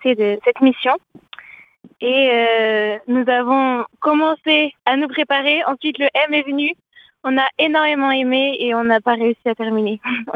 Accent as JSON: {"language": "French", "town": "Lyon", "region": "Auvergne-Rhône-Alpes", "country": "France", "said": "Alors je suis de Lyon"}